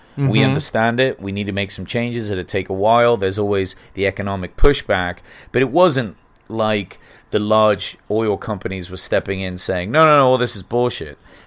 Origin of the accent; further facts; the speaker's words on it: England, United Kingdom; growing up in England